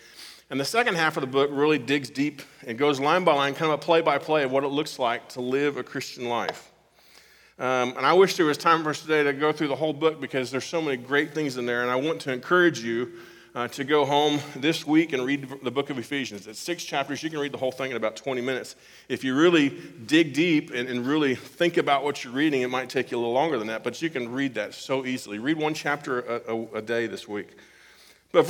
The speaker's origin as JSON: {"language": "English", "town": "Kansas City", "region": "Missouri", "country": "United States", "tie": "born there", "said": "I grew up, or I was born in Kansas City, Missouri, and so when I started collecting them, I was a fan of the Royals"}